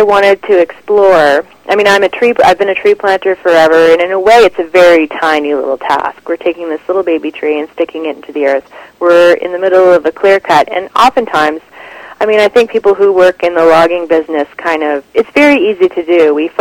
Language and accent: English; New York, United States; moved away as an adult; now in Canada; I'm from upstate New York. I came to Canada in 1990, which is the same year that I started tree planting